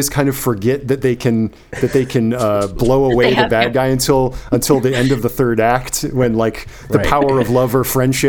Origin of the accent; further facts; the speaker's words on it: East Coast, United States; I grew up on the East Coast, and I think I have actually, or my dad caught one.